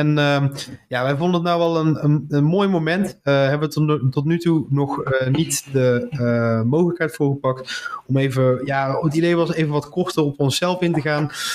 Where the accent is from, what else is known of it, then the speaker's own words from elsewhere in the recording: Netherlands; Nou ja, kijk, ik kom uit Nederland.